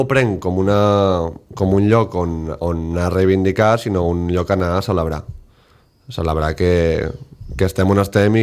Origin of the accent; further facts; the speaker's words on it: Sitges, Catalonia, Spain; I res, això que vas dir que era de Sitges, doncs les primeres persones de que si Vilanova, que si Vilafranca, que si Calafell, tal, tots vam anar com aglutinant una mica amb aquesta...